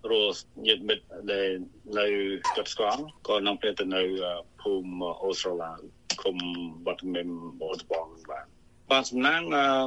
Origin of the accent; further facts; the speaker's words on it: Kampong Preah, Battambang, Cambodia; បាទខ្ញុំគឺអ្នកស្រុកបាត់ដំបងគេទៅភូមិកំណើតរបស់ខ្ញុំគឺភូមិកំពង់ព្រះខេត្តបាត់ដំបង